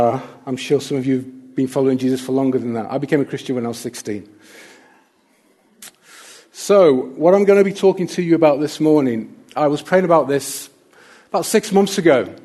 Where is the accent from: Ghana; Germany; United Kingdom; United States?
United Kingdom; Stoke-on-Trent, West Midlands; moved away as an adult; now in North East England; I was born and I grew up in Stoke-on-Trent in Staffordshire. And I moved up here to the northeast for work, working for the police actually at the time.